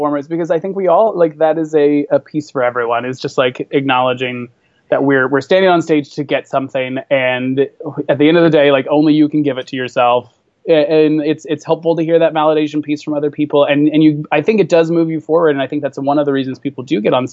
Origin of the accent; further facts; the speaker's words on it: the South, United States; I'm gay and I grew up in the South